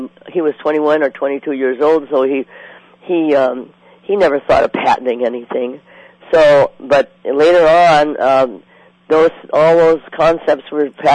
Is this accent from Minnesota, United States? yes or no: yes; Minnesota, United States; I'm from Minnesota. You know, I'm a Norska, so we got to have our meat.